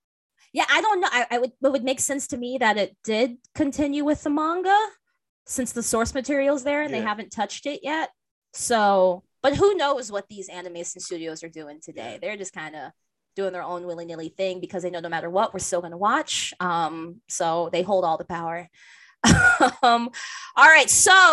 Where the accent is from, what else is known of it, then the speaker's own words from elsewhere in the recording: United States; Yeah, I'm American.